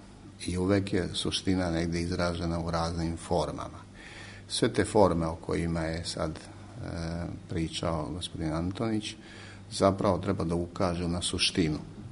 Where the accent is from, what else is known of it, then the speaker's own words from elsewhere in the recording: Serbia; mi smo kao Srbi vezani za šume